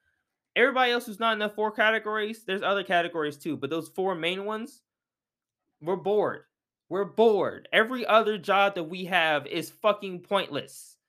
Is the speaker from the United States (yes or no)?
yes; United States; I can only speak for America. As an American, we are bored.